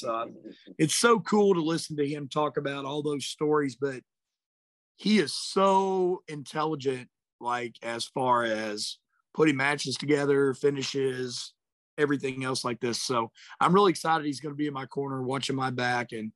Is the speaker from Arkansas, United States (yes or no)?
yes; Harrison, Arkansas, United States; And so to have Jimmy in my corner in my hometown, in my favorite place to wrestle, you know, Harrison, Arkansas, Mid-States Wrestling